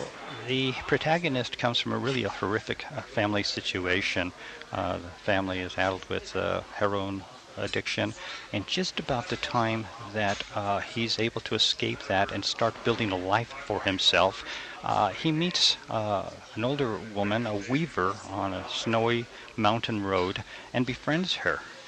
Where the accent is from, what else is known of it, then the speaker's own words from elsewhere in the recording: Santa Fe, New Mexico, United States; born there; Well, I've known a lot of people in northern New Mexico primarily because I was born in Santa Fe.